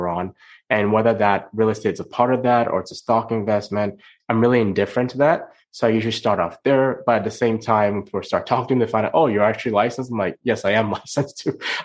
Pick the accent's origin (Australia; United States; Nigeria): Nigeria; now in Canada; when I was buying my first home, I'm an immigrant from Nigeria.